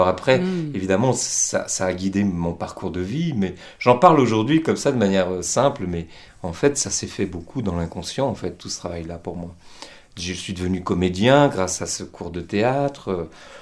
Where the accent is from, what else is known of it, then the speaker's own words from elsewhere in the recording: Paris, Île-de-France, France; J'ai grandi à Belleville pendant la guerre d'Algérie, donc dans un climat vraiment de guerre.